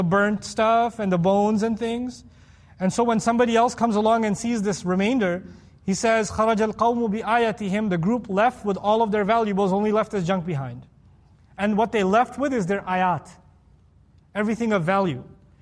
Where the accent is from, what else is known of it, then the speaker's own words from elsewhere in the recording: New York, United States; I'm from New York, I think this is nice weather, actually.